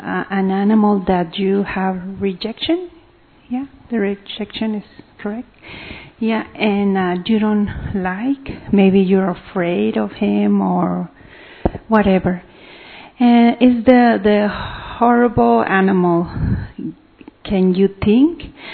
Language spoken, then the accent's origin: English; Mexico; English is a second language; from Mexico